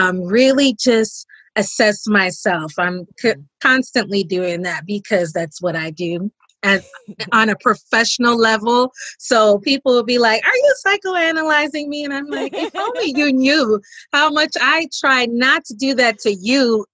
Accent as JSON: {"language": "English", "town": "Brooklyn", "region": "New York", "country": "United States", "tie": "born or raised there", "said": "And so, but yet and still, I rep Brooklyn, New York, no matter where I am, that's where I'm from."}